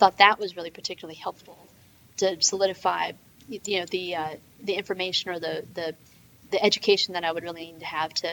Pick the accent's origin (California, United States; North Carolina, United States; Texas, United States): North Carolina, United States; Charlotte; And I'm actually from Charlotte, one of the few born and raised. I went to Myers Park High School.